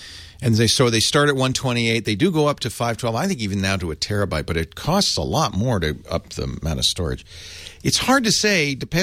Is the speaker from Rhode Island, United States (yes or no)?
yes; Providence, Rhode Island, United States; I know. I grew up in Providence. My mom lives in Cranston.